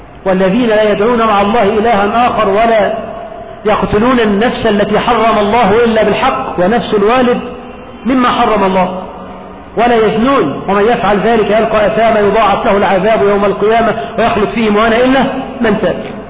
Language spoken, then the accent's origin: Arabic; Egypt; عندنا في مصر يقول لك وسأعطيها